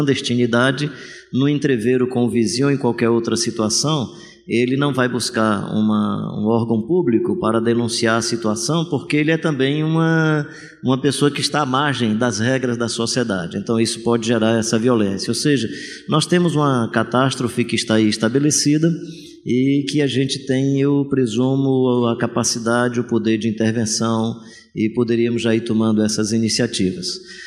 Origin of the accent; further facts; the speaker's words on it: Fortaleza, Ceará, Brazil; A minha cidade tem uma catástrofe terrível, sou de Fortaleza